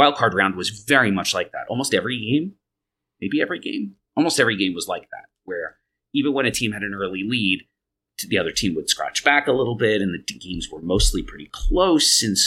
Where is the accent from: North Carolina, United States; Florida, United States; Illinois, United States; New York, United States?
New York, United States; Long Island; I was a pretty big hockey fan when I was a kid because I grew up on Long Island when the Islanders were really good.